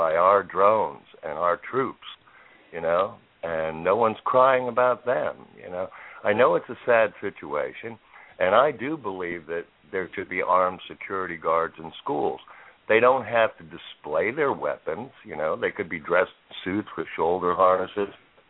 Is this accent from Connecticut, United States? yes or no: yes; Connecticut, United States; it's a terrible tragedy what happened in Connecticut, my home state, by the way.